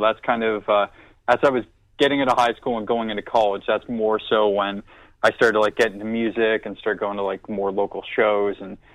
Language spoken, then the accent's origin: English; Canada; you kind of come to the life realization as a Canadian growing up playing hockey